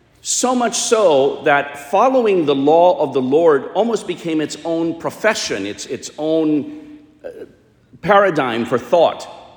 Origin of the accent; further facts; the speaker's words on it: United States; Being an American, I could go either way.